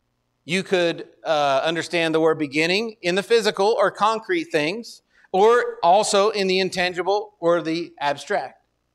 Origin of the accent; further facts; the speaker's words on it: Texas, United States; I'm from Texas, so we have a different sort of English.